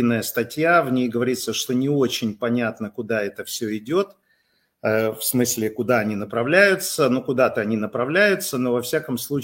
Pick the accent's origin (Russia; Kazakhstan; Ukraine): Ukraine; Kyiv; Еще раз, как киевлянин, как человек, который здесь.